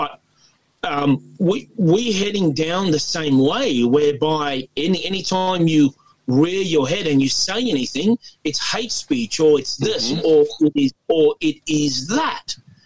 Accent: South Africa; When I grew up in Africa under the apartheid government, okay, but and we would, I remember we, my parents and other family members, they would chase work around the country just to provide.

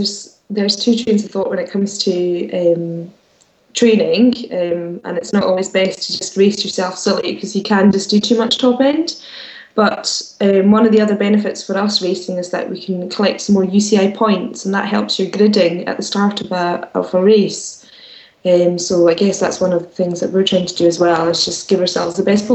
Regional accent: Scotland, United Kingdom; I did lots of running, and I come from the Edge of Hebrides.

